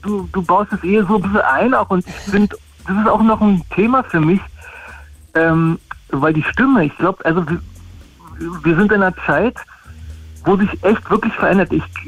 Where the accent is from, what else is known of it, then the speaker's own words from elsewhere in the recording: Potsdam, Brandenburg, Germany; also born or lived in Vienna; Bin Berliner gleich um die Ecke, Potsdam.